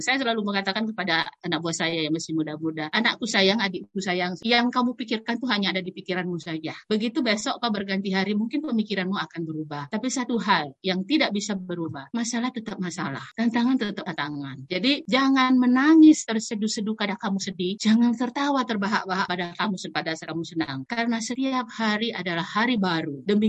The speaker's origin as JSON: {"language": "Indonesian", "country": "Indonesia", "said": "saya dari Indonesia"}